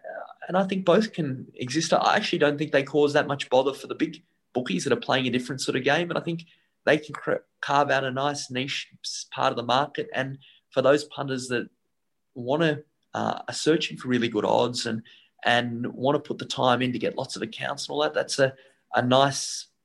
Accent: Australia; And we're lucky coming from Australia, because that opening up happened 20 years ago here for us.

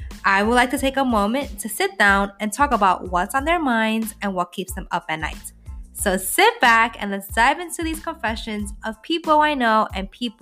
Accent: Lower East Side, New York, United States; now in Brooklyn, United States; Like I told you, I grew up in the Lower East Side, so also heart of the city, very vibrant and upbeat neighborhood. And I live in Brooklyn now. I never thought I'd be a Brooklyn girl

